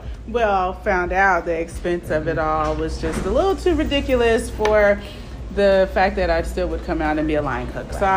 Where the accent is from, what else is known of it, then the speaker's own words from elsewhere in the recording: Oakland, California, United States; I have to remind people, I'm from Oakland.